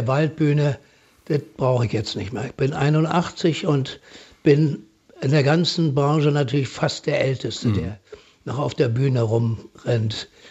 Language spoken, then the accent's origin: German; Berlin, Germany; als Berliner Neuköllner würde ich sagen